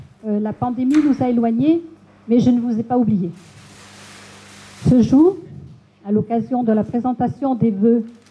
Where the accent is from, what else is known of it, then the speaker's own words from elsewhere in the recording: Sarlat, Nouvelle-Aquitaine, France; Je suis née à Sarlat, l'Entre-Auto. J'ai grandi au marché, j'ai fréquenté cette école où nous sommes, là, jusqu'à sa fermeture en juin 1971.